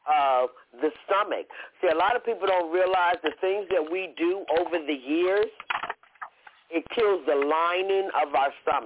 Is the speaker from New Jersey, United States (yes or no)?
yes; Atlantic City, New Jersey, United States; now in North Carolina, United States; I now live in North Carolina, but I grew up in Atlantic City.